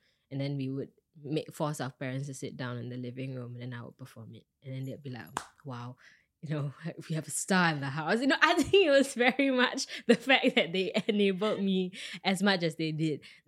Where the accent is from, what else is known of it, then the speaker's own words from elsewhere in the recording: Singapore; I'm from Singapore